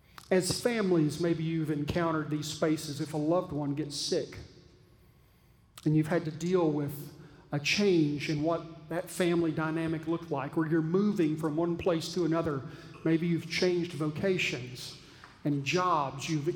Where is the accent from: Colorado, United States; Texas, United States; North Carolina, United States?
Texas, United States; I apologize, I'm a Texan, I know when I say lemon, it sounds like lemon